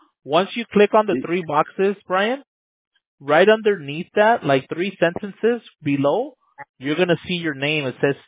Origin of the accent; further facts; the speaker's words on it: Los Angeles, California, United States; me personally, I was born and raised in LA, bro, in Los Angeles. You know, nomás tengo como unos 8 años que vivo on this side of town.